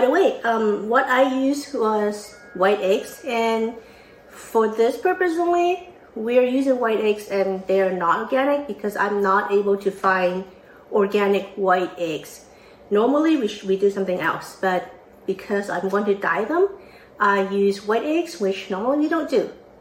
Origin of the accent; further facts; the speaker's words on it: Hong Kong; where I grew up in Hong Kong, Easter was actually a four-day weekend.